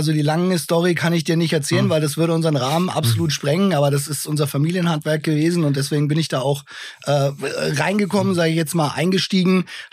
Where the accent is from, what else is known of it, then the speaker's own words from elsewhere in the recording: Nuremberg, Bavaria, Germany; als Nürnberger